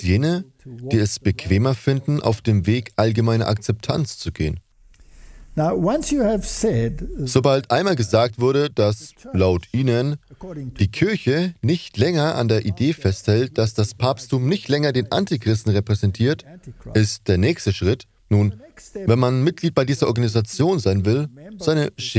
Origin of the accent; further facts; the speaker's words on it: South Africa; Nun, ich komme aus Südafrika.